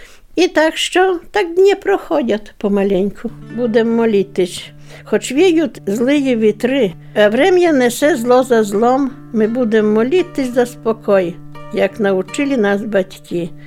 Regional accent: Poland; мене там ніхто не розрушняв, що я з Польщі приїхала. Я говорила чисто на хороше на білоруській мові.

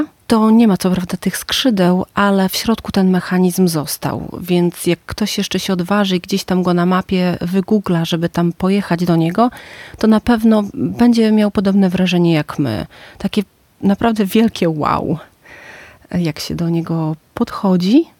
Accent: Sokółka, Podlaskie Voivodeship, Poland; bo sama urodziłam się w Sokółce, dorastałam wśród sokólskich wzgórz.

